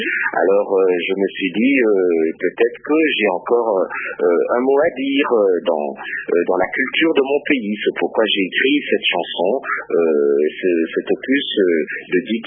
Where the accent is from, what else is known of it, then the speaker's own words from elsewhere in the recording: Kinshasa, DR Congo; born there; parce que moi je suis né à Lemba